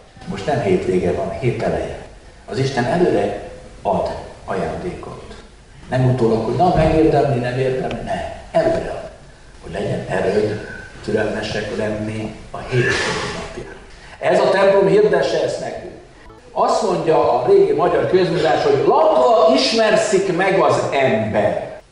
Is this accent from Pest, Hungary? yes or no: yes; Nagytarcsa, Pest, Hungary; born there; Nagy Tartsán egy csodálatos vadászkartészerű épületben születtem, ott a helyszínen, akkor még nem voltak ilyen születő üzemek.